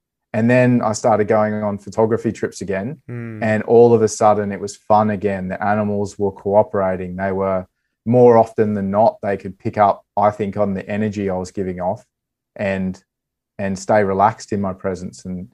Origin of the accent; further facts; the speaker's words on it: Gold Coast, Queensland, Australia; because I was growing up on the Gold Coast on the Gold Coast, and we would visit the Gold Coast hinterland